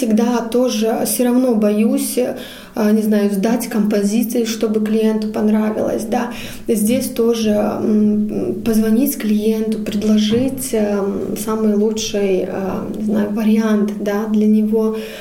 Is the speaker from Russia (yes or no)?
no; Bauska, Bauska Municipality, Latvia; now in Riga, Latvia; Я не из Риги, да, я из Бауска, да. Но в Риге уже 25 лет живу, больше, чем в Бауске. В Бауске 20. Прожила. Ну, 19, так где-то.